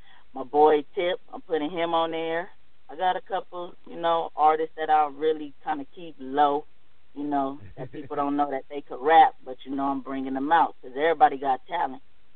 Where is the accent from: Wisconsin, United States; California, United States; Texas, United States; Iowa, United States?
California, United States; Pomona; also born or lived in Oakland; I'm from North Oakland, born in North Oakland, live in Pomona, raised in Pomona.